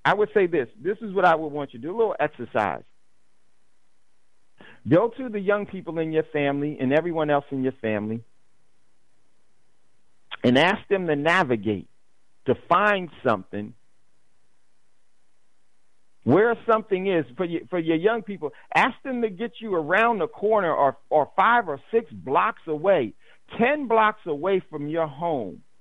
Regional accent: New Jersey, United States; I grew up in New Jersey. I lived in New Jersey, in northern New Jersey, about 5 miles out of New York City.

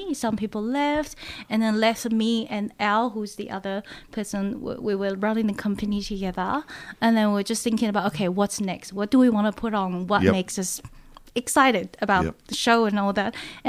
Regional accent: Taiwan; now in Melbourne, Australia; I want to write from my heritage, from my own country where I come from. I'm from Taiwan. That's my background.

